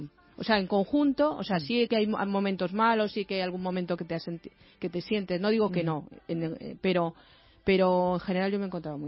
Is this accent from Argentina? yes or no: no; Spain; como somos españoles y hemos trabajado juntos aquí